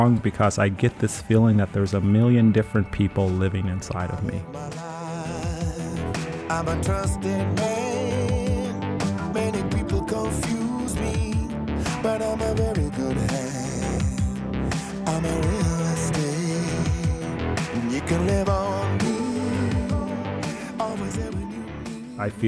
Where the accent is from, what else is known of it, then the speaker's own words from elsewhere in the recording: Oakland, California, United States; I'm from Oakland, California.